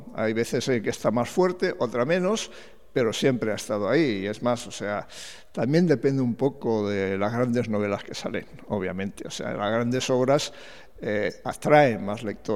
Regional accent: Spain; que nos sintamos orgullosos como españoles de todo lo que hemos hecho.

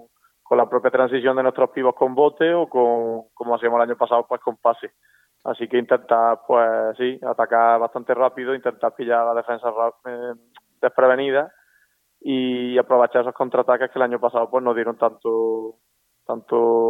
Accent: Córdoba, Andalusia, Spain; varios de los jugadores de nuestro equipo, de Écija, pues somos de Córdoba

